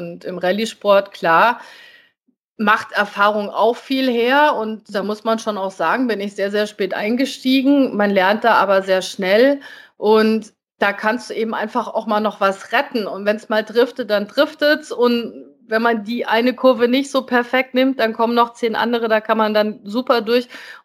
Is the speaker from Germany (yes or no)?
no; Netherlands; German is a second language